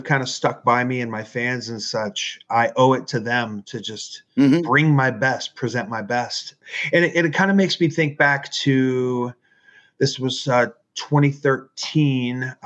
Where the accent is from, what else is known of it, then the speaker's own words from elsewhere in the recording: Dayton, Ohio, United States; I'm from Dayton, Ohio.